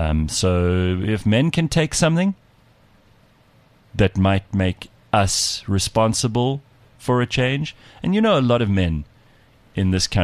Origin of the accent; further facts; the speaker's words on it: South Africa; And that we as South African taxpayers, we needed to pay for